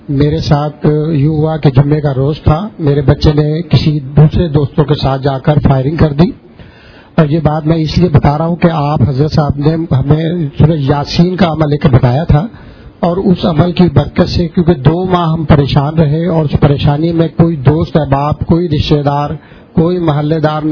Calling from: Lahore, Punjab, Pakistan; میرا تعلق لاہور سے ہے،

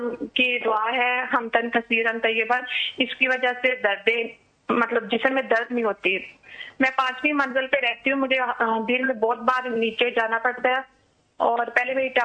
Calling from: Spain; میں اسپین سے بات کر رہی ہوں

